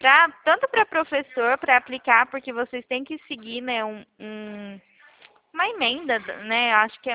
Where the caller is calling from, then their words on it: Presidente Prudente, São Paulo, Brazil; eu fico no interior de São Paulo. Presidente